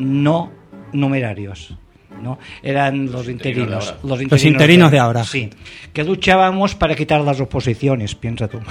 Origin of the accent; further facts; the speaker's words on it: Balearic Islands, Spain; born there; accent: Mallorcan; como decimos en Mallorca, más acento mallorquín tengo, ¿no? Nací en Mallorca, trabajé bastante tiempo en Mallorca